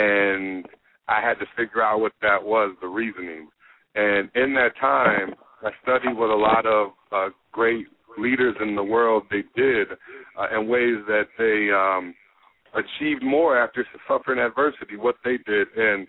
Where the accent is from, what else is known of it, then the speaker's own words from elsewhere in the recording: Kalamazoo, Michigan, United States; I'm from Kalamazoo, Michigan, born and raised.